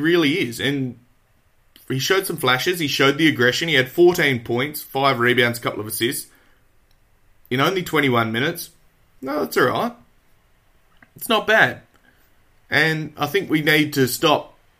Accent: Australia; I mean, he's a Kiwi, and I'm an Aussie.

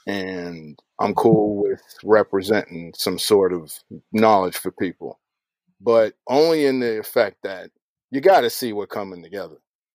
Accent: Chicago, Illinois, United States; When I was growing up in the Shy, trying to be a smart kid, going through tough neighborhoods to get to the smart kid school

